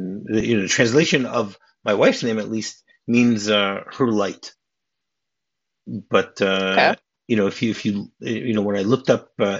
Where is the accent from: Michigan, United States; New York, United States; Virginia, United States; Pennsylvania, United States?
Michigan, United States; also born or lived in New Jersey; There's one even in there's one in both Michigan and New Jersey, which are the two places I grew up in America, which I find very interesting.